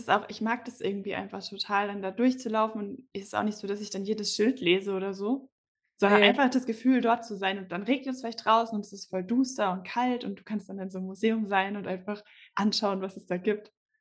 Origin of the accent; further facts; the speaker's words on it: Darmstadt, Hesse, Germany; Ja, also ich komme ja eigentlich aus Darmstadt